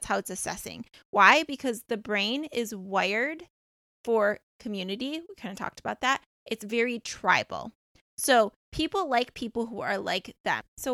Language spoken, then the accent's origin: English; Michigan, United States; So I'm originally from Michigan, West Michigan area. I used to have a house in Holland, Michigan, over by Lake Michigan, which I really loved.